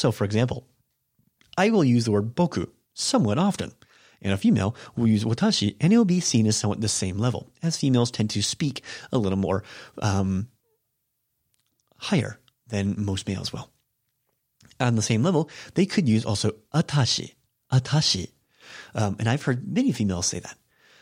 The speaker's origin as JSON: {"language": "English", "country": "United States", "said": "I'm an American, so I tend to try to familiarize myself and introduce a level of friendliness"}